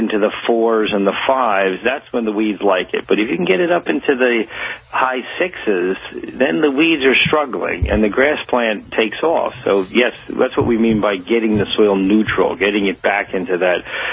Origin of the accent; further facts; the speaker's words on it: New Jersey, United States; And I'm of course from New Jersey